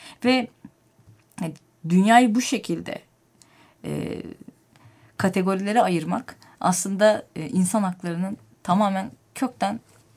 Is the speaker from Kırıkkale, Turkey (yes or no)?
no; Antakya, Hatay, Turkey; zaten biliyorsunuz Antakyalıyım. Hani kendi memleketime gidip geldikçe halktaki huzursuzluğu da görüyorum.